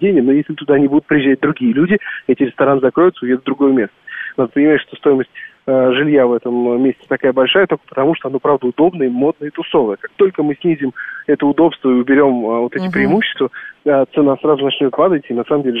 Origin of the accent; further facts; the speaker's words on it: Moscow, Russia; как для приезжих, скажем так, приезжих, да, как я из Бирюлёва, так и для местных это тоже оказалось сюрпризом.